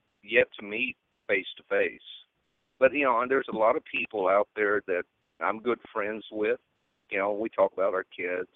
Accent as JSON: {"language": "English", "region": "the South", "country": "United States", "said": "but I come from the South. I've seen that sort of stuff all my life when down there"}